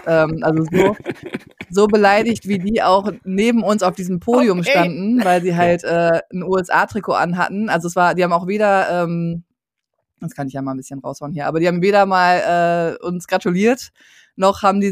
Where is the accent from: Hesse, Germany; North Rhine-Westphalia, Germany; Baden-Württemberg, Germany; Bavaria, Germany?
North Rhine-Westphalia, Germany; Essen; ich bin ja geboren und aufgewachsen in Essen. Also ich bin ja ein Ruhrpott-Kind. Ich weiß nicht, ob man es hört.